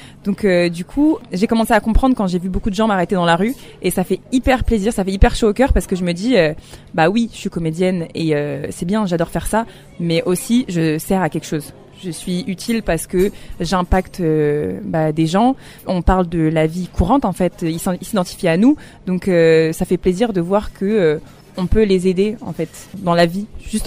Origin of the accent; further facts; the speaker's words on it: France; en tant que Français